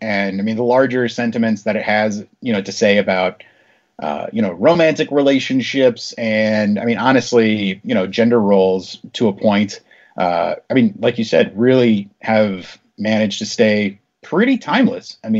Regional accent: Charlotte, North Carolina, United States; which I was born and raised in Charlotte

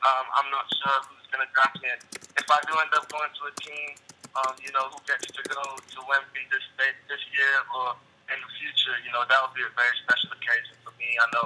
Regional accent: Texas, United States; just knowing that where I came from and being from Texas and getting a chance to do that.

